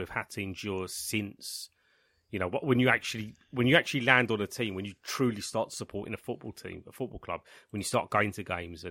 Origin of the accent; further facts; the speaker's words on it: England, United Kingdom; I think the fundamental problem with England is that we're English.